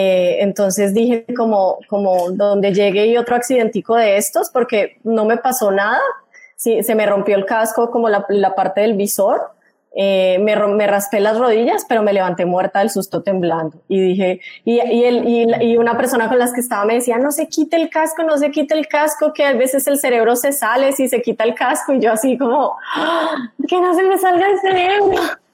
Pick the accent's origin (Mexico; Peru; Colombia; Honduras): Colombia; Bucaramanga, Santander; les cuento un poco, tengo 33 años, soy bumanguesa, soy de Colombia, mi sangre viene de emprendedora, o sea, nací con esa pasión por emprendimiento